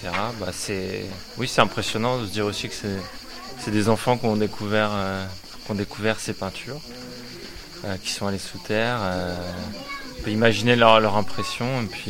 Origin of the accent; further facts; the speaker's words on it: Strasbourg, Grand Est, France; Non, on est de Strasbourg, nous.